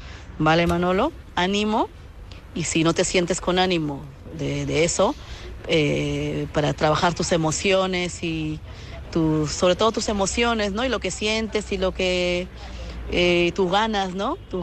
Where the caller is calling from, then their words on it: Madrid, Community of Madrid, Spain; de Madrid.